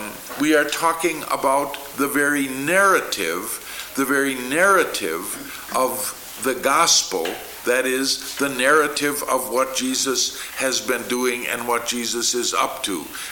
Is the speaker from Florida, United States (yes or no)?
no; Yellow Medicine County, Minnesota, United States; Since I grew up in Yellow Medicine County, asking whether I knew where Sacred Heart was.